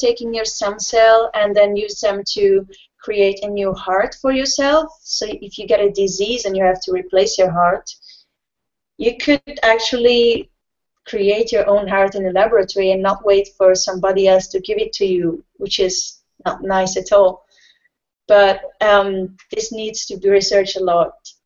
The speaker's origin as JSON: {"language": "English", "country": "Italy", "tie": "born or raised there", "said": "Well, growing up in Italy is like, I would say, for my town, is a very little town. So you have just like 60,000 people. And life is really like simple."}